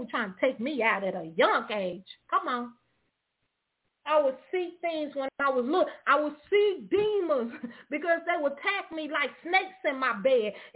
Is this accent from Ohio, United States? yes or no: no; Opelousas, Louisiana, United States; also born or lived in Dallas, United States; I grew up in, you know, I grew from West Dallas Project, but I grew up in Opelousas, Louisiana.